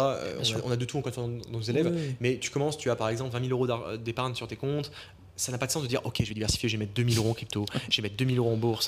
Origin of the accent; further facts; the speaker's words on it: Lyon, Auvergne-Rhône-Alpes, France; moi je vis en France. Alors, moi je vis dans le sud de la France maintenant, sur la côte d'Azur, donc un très bel endroit. Je suis pas d'ici, moi je suis de Lyon à la base.